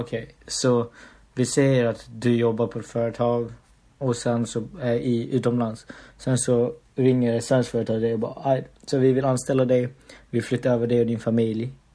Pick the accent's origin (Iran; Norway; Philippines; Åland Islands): Philippines; now in Sweden; jag kommer från Filippinerna och i Sverige så är jag inte svensk, men i Filippinerna är jag inte från Filippinerna, utan i Filippinerna då är jag svensk.